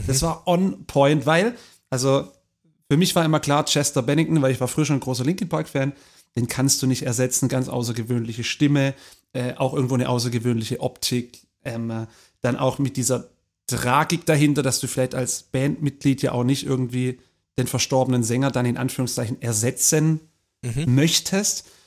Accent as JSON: {"language": "German", "region": "Baden-Württemberg", "country": "Germany", "tie": "born or raised there", "said": "wir sind beide im Heilbronner Landkreis aufgewachsen, du aber in der Stadt und ich eher im Landkreis. Das heißt, ich bin ein Dorfkind, du bist ein Stadtkind."}